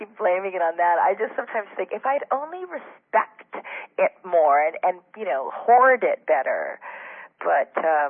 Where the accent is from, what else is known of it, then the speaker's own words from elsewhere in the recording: Canada; I came from Canada, so, and then all my family were African Canadians.